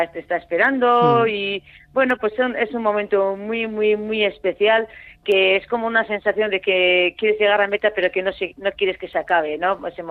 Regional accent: Mendaro, Basque Country, Spain; yo soy de Mendaro, es un pueblo pequeño, todos nos conocemos

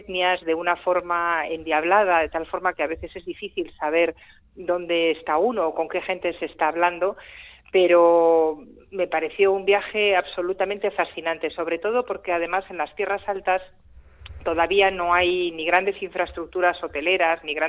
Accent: Cantabria, Spain; me recuerda a algunos aspectos del folclore de mi tierra, de Cantabria.

